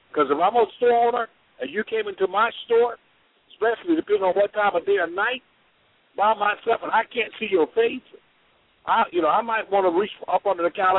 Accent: Selma, Alabama, United States; I'm a son of the South, born and raised in Selma, Alabama, in the time of civil rights marches and stuff.

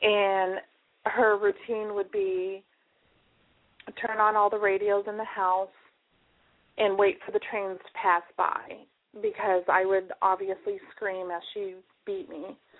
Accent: Kingman, Arizona, United States; Well, I grew up in Kingman. My dad was not in the picture. I am half Native American. My tribe is located in Oklahoma. I'm half Cheyenne and Arapaho.

